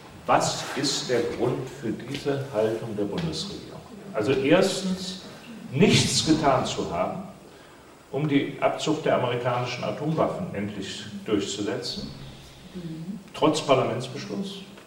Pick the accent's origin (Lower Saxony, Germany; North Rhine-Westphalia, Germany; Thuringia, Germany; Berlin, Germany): North Rhine-Westphalia, Germany; Cologne; Adenauer war zwar der Bürgermeister zunächst noch meiner Heimat, Großstadt Köln, habe ihn als kleiner Junge auch schon erlebt